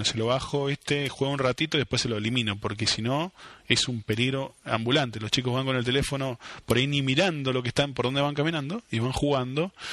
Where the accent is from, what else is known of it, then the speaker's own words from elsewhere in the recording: Argentina; Somos argentinos, papá, vivimos en Argentina.